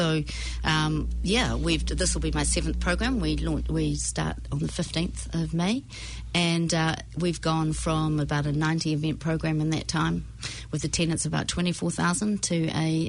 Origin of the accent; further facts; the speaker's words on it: Auckland, New Zealand; from Auckland